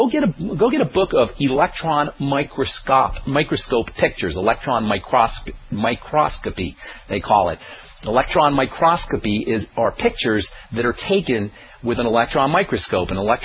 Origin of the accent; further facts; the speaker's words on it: New York, United States; I remember when I was growing up in New York, we used to have old cars that would wash up.